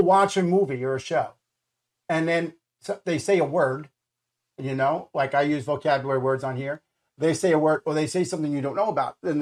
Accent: United States; They actually have I'm American, obviously, and a military person.

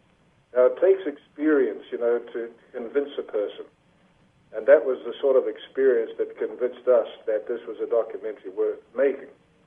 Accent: New Zealand; now in United States; I come from New Zealand, and the media down there is a little more open to the idea of UFOs than I've found here in the States

